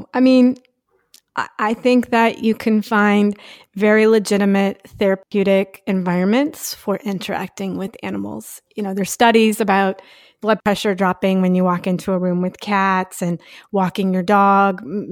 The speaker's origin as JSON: {"language": "English", "region": "the South", "country": "United States", "said": "And I mean, I'm from the South, so it wasn't like I'd never heard that stuff before"}